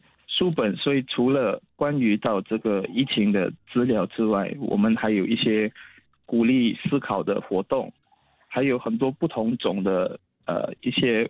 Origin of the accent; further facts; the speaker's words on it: Singapore; 作为新加坡人我们要怎么保护自己，怎么保护我们的家庭